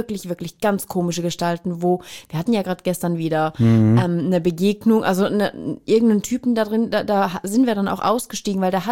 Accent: St. Gallen, Switzerland; das ist ja nur 20 Minuten oder eine Viertelstunde von mir entfernt. Das ist ja nah und da bin ich auch aufgewachsen in der Nähe. Und ich kenne St. Gallen seit ich klein bin.

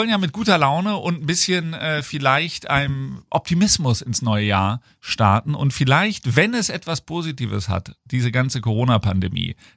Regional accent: Hanover, Lower Saxony, Germany; Ich bin ja Hannoveraner, aber der Prophet im eigenen Land und vor allem die Band in der eigenen Stadt gilt ja nichts.

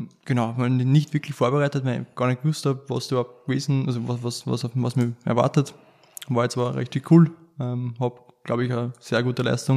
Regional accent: Lower Austria, Austria; komme ursprünglich aus dem Waldviertel im Bezirk Waldhofen, habe die HLF in Krems gemacht, die Hotelfachschule.

